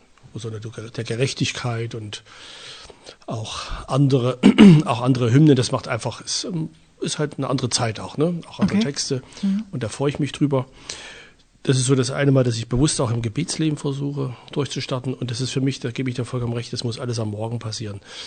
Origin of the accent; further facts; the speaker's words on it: Thuringia, Germany; Ich bin hier in der Nähe von Erfurt groß geworden